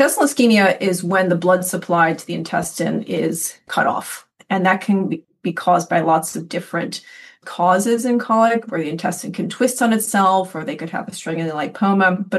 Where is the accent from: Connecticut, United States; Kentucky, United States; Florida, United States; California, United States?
Connecticut, United States; also born or lived in New York; So I'm originally from New York, close to the city, but my family moved to the northeast corner of Connecticut when I was about 7, and that's where I was first exposed to horses and became a passionate, wild horse girl.